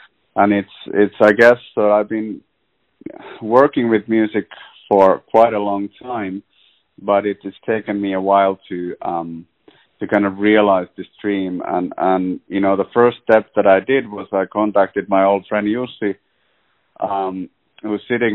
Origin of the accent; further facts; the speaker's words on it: Helsinki, Uusimaa, Finland; now in Montreal, Canada; I'm actually from Helsinki, Finland, originally as well. I've been in Montreal for almost 9 years now. But that's where I was born and raised